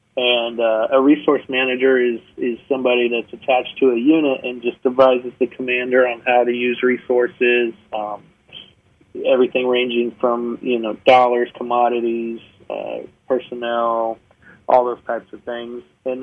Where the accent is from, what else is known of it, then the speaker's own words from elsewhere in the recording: Colorado, United States; I at least got to go to the state I wanted to go to, my home state of Colorado.